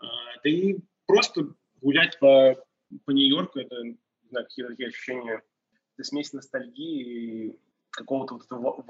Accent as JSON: {"language": "Russian", "country": "Russia", "tie": "born or raised there", "lives_now": "New York, United States", "said": "если у меня ностальгия там, по России, по моему родному городу, да, в России, она из того, что я там вырос."}